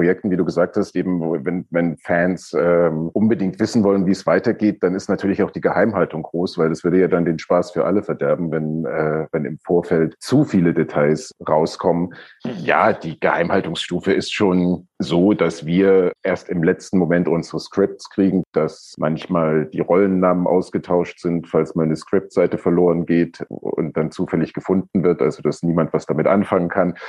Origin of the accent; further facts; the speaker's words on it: East Germany, Germany; ich bin ja in der DDR aufgewachsen. Also ich hatte 8 Jahre Russisch in der Schule, davon ist nicht allzu viel hängen geblieben. Aber zumindest kann ich es noch lesen